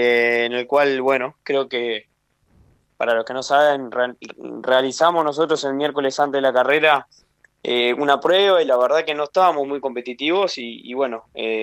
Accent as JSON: {"language": "Spanish", "town": "Ombúes de Lavalle", "region": "Colonia", "country": "Uruguay", "lives_now": "Montevideo, Uruguay", "said": "Estoy en la capital, estoy en Montevideo, estoy instalado acá, en realidad yo soy de Ombúe, pero bueno, por tema de estudios y carrera justamente estoy acá"}